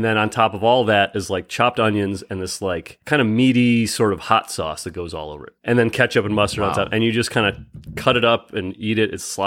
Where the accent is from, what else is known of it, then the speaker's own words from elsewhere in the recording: Rochester, New York, United States; I'm Rochester, home of the garbage plate.